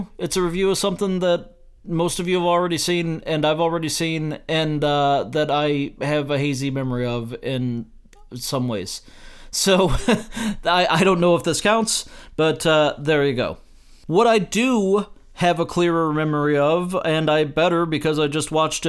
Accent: St. Louis, Missouri, United States; That helps because I'm from St. Louis, so I'm interested in her career.

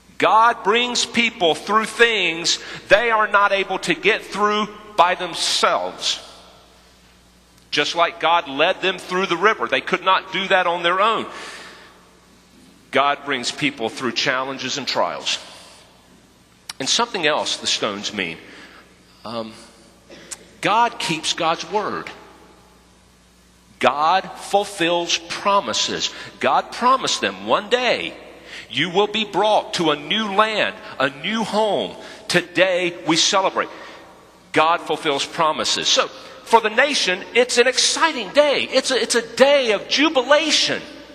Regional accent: North Carolina, United States; accent: North Carolina; This is where my North Carolina accent may get in the way.

